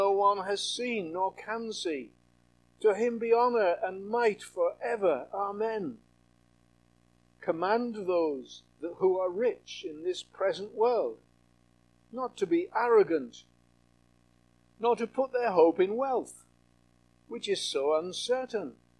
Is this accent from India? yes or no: no; Yorkshire and the Humber, United Kingdom; I come from Yorkshire. I'm not ashamed of that, of course.